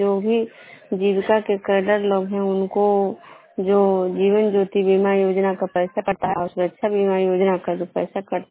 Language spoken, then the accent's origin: Hindi; Bishnupur, Bihar, India; मैं बिष्णुपुर ग्राम खुजरा पंचायत नालंदा जिला नवनसा प्रखंड की निवासी हूँ।